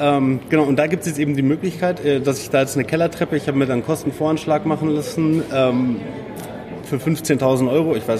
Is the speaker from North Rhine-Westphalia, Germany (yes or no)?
no; Munich, Bavaria, Germany; Und ich komme aus München.